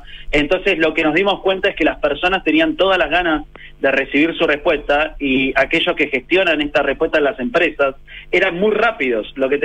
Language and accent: Spanish; Argentina; now in Chile; Me nota todavía lo argentino. Hace 4 años que llegamos a Chile